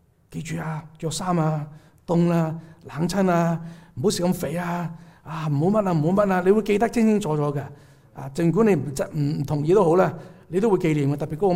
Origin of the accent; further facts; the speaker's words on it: China; 我们中国人有清明节